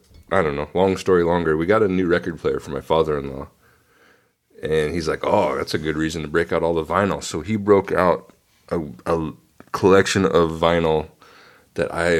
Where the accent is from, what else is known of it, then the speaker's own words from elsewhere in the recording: New York, United States; Hey, we're from New York.